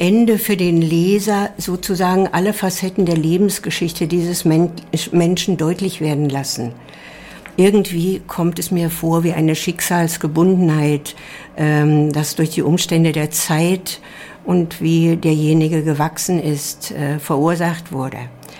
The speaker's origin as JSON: {"language": "German", "town": "Cologne", "region": "North Rhine-Westphalia", "country": "Germany", "moved": "yes", "lives_now": "Karlsruhe, Germany", "said": "Ich komme ja aus Köln hierher und ja, inzwischen zweite Heimat."}